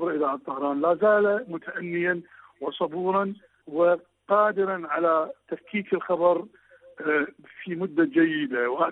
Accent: Iraq; من العراق، أعمل في مجال الصحافة المحلية ولدي صحيفة محلية

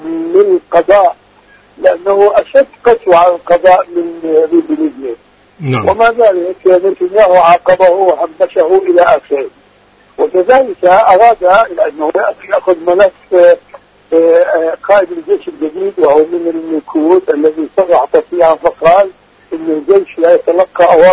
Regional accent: Palestine; لا أتكلم كوني فلسطيني

